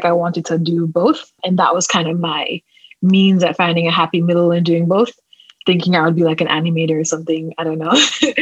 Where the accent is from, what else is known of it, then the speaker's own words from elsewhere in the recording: Kingston, Jamaica; moved away as an adult; now in United States; I like using my middle name. I am a product designer. I was born and raised in Kingston, Jamaica. So that's my home, my family, and my heart is over there. I moved from Jamaica when I was younger, when I was 18.